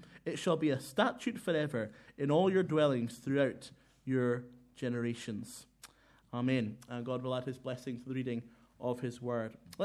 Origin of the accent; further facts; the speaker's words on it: Inverness, Scotland, United Kingdom; now in Glasgow, United Kingdom; because I come from Inverness. That's my hometown, even though I live in Glasgow now.